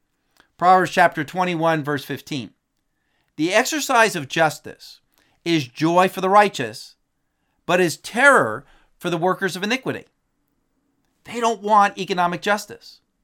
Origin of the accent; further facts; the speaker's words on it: New Milford, New Jersey, United States; The other day, my sister pointed out on Zillow the house that I grew up in New Milford, New Jersey.